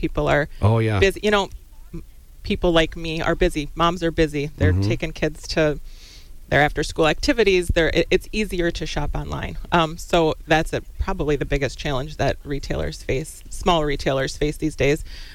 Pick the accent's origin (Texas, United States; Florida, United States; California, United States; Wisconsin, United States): Wisconsin, United States; Tomahawk; I was born and raised in Tomahawk.